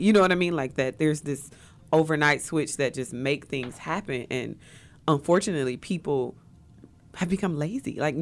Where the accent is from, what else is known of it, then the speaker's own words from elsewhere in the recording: East Point, Georgia, United States; At one point, we grew up in East Point. We had been inside of every house in East Point that was listed for sale.